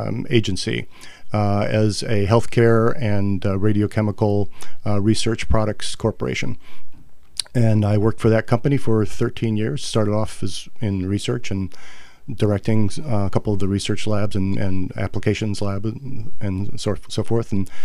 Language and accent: English; Chicago, Illinois, United States; now in Union Pier, United States; Well, actually, I grew up in Hyde Park in Chicago. I'm from Union Pier now.